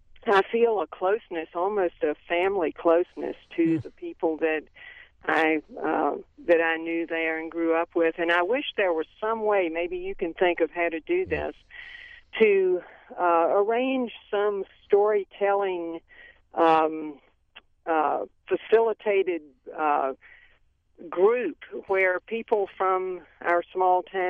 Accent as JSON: {"language": "English", "town": "Franklin", "region": "Virginia", "country": "United States", "tie": "born or raised there", "said": "growing up in Franklin, Virginia, and went to the public high school and then to Hollins College and majored in English."}